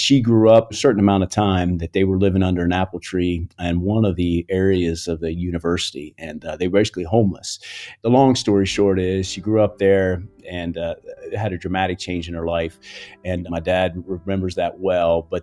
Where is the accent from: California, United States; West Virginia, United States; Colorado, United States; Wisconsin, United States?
West Virginia, United States; Wiley Ford; also born or lived in Burkina Faso / Madagascar; I was born and raised in Wally Ford, graduated from Frankfort High School, which is Mineral County